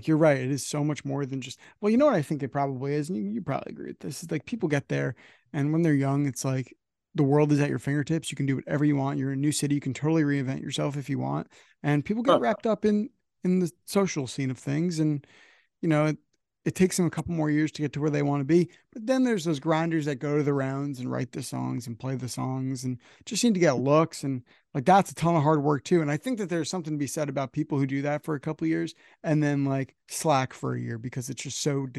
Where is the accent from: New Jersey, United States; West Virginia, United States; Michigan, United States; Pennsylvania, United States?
New Jersey, United States; I'm from Northern New Jersey, so I don't have that as often